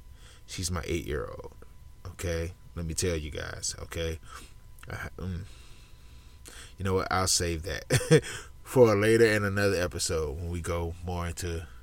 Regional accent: Atlanta, Georgia, United States; I was born in Atlanta, Georgia. I still live in Georgia. I've been in Georgia my whole life.

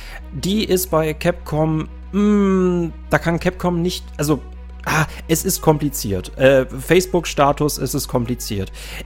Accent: Germany; Ich habe manchmal so das Gefühl, wir als Deutsche, als Charakterklasse, die Person, die in Deutschland eben lebt, diese Charakterklasse hat einen Nachteil.

